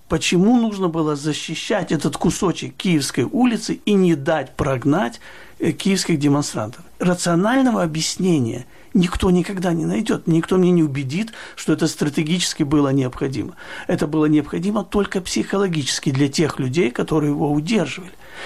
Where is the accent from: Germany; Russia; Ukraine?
Ukraine; Kyiv; скажу вам, как киевлянин